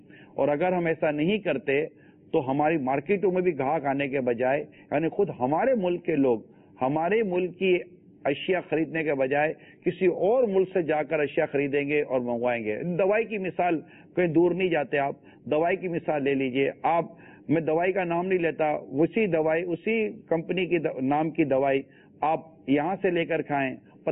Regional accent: Karachi, Sindh, Pakistan; born there; پاکستان جہاں یہ میری ولادت بھی، مطلب میں پیدا بھی یہی ہوا ہوں باب المدینہ کراچی میں

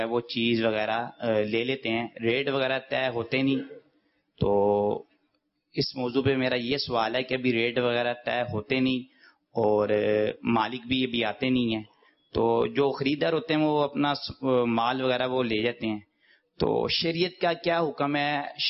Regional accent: Lahore, Punjab, Pakistan; اور میرا تعلق لاہور سے ہے.

